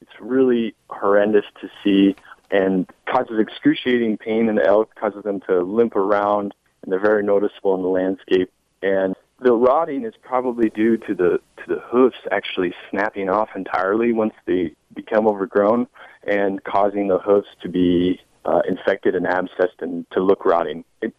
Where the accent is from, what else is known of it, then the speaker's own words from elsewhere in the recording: Longview, Washington, United States; I grew up in Longview, Washington, and my family's hunted around there for 70 years.